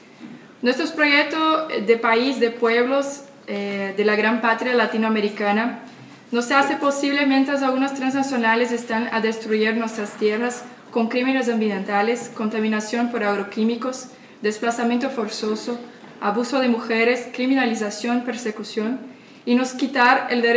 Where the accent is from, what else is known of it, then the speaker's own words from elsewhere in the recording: Brazil; Yo vengo de Brasil